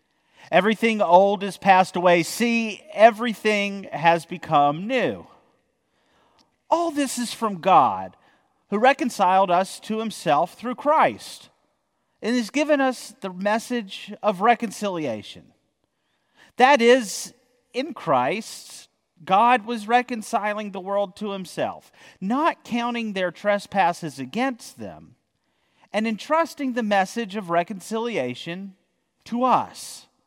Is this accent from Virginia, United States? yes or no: no; North Carolina, United States; Most of this journey goes through North Carolina, my home state.